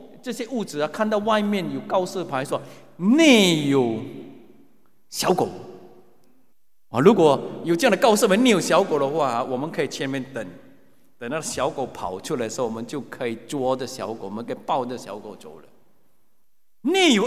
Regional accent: Singapore; 我还记得我小的时候在我家距离蛮远的地方、啊、有那些较有钱的屋子、啊、我们新加坡人称这些屋子为按摩处

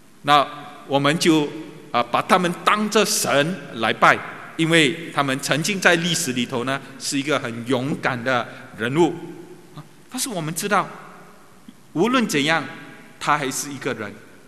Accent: China; 啊，那我们也知道我们中国人啊，拜很多的神

